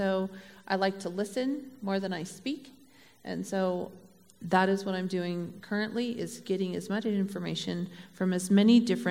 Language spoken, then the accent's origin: English; Gunnison, Colorado, United States; Living in, as I can say, growing up in Gunnison, it's the best part of coming to Crested Butte